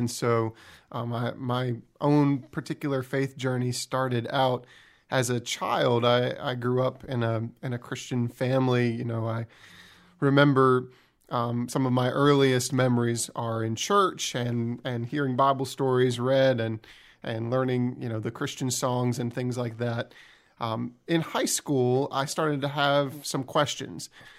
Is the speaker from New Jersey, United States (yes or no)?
yes; New Jersey, United States; I had dated the daughter of the Methodist pastor in one of the churches in my hometown in New Jersey.